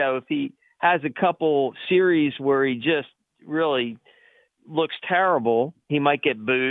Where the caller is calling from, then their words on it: Altoona, Pennsylvania, United States; in Altoona, Corey.